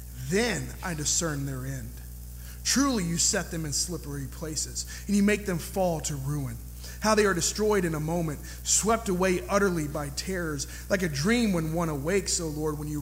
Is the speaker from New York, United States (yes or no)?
no; Georgia, United States; This is a psalm of, I say Asaph because I'm from Georgia. That might not be the way you pronounce it.